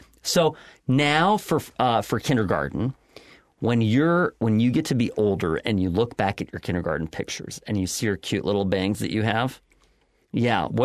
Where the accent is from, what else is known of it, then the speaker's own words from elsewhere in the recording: California, United States; As a Californian, right? I mean, this is not a typical thing for us to experience here.